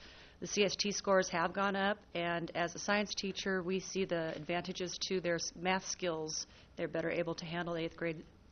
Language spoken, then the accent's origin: English; Walnut Grove, United States; from Walnut Grove, and I represent the science and the PE department.